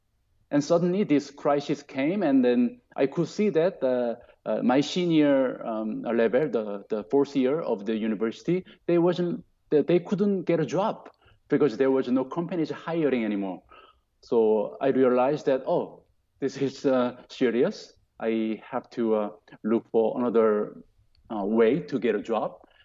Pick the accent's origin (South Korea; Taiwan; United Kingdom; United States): South Korea; Seoul; moved away as an adult; I grew up in Seoul, the capital city of Korea. And I didn't move out of Korea for 20, until I became 26 years old.